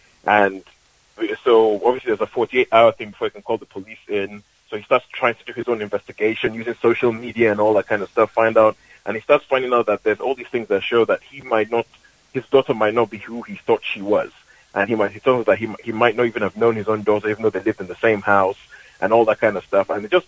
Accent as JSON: {"language": "English", "country": "Nigeria", "tie": "born or raised there", "said": "I grew up in Nigeria."}